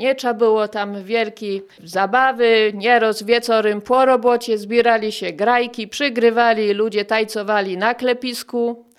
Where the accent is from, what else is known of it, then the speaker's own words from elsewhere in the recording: Rzepiennik, Lesser Poland, Poland; Tak, ja jestem Rzepiocką z krwi i kości. Moje dziady, moi rodzice właśnie pochodzą tutaj z tych stron. Ja się tu urodziła, tu mieszkam.